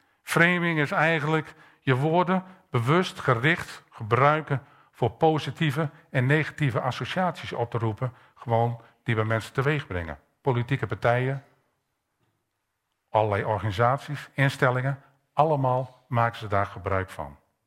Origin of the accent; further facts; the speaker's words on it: Groningen, Netherlands; now in Apeldoorn, Netherlands; mag ik als Groninger in Apeldoorn wonen iets zeggen over Apeldoorn?